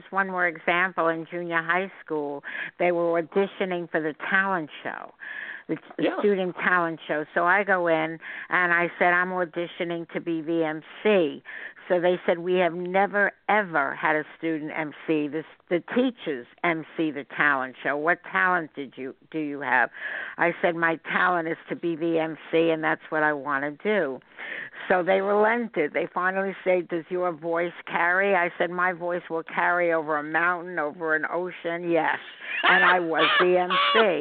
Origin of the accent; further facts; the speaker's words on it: Brooklyn, New York, United States; Brooklyn, New York. I grew up in Brooklyn.